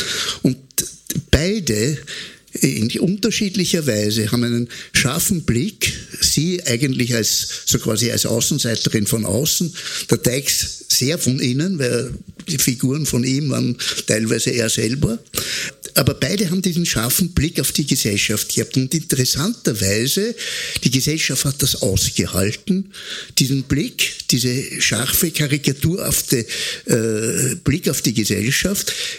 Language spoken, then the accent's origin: German; Austria; Das heißt, das ist ein Selbstverständnis, was wir Österreicher sind